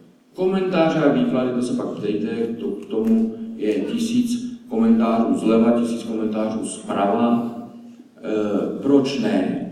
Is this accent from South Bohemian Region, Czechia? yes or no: no; Svitavy, Pardubice Region, Czechia; jsem ze Svitav, jsem teďka tady na Houbě s váma v Hradci